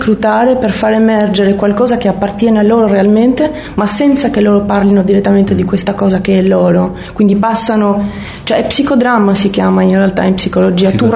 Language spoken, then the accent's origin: Italian; Albania; Italian is a second language; moved away; Già col mio accento, perché io sono andata via dall'Albania tantissimo tempo fa, era un po' così una linea di confine, però gli apparteneva un po' quella lingua.